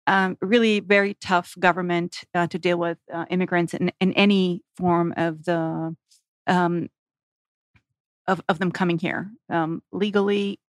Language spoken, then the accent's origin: English; Israel; I grew up in Israel. There's no immigration lawyers in Israel.